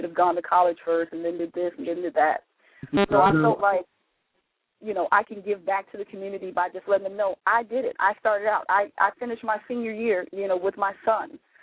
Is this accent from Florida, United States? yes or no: yes; Florida, United States; That's kind of how I grew up in South Florida.